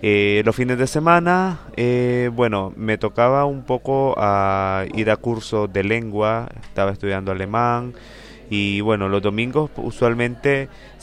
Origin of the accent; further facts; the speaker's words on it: Managua, Nicaragua; now in France; soy de Managua, Nicaragua, en América Central. Tengo 22 años y bueno, vine a Francia como asistente de español.